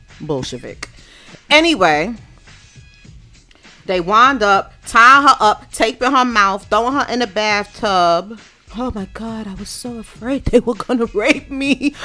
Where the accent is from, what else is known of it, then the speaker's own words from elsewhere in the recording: Brooklyn, New York, United States; I'm from Bedford-Stuyvesant, Brooklyn.